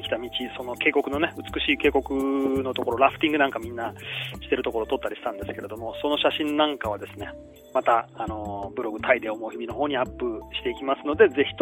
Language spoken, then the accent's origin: Japanese; Tokushima, Japan; 残念ながら私の地元の徳島には楽器屋がもう極端に少ない